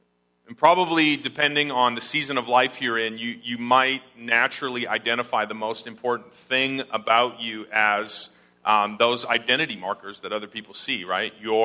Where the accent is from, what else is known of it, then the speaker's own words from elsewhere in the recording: Canada; I'm Canadian. I went to the University of British Columbia in Vancouver.